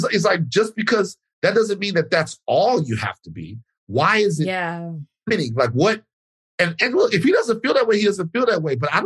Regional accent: United Kingdom; I am Black. I am British.

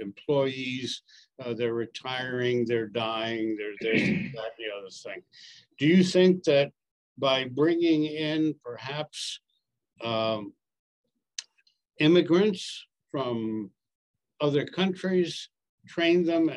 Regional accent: Washington, District of Columbia, United States; I went to a graduation event at George Washington University in Washington, D.C., which is my hometown.

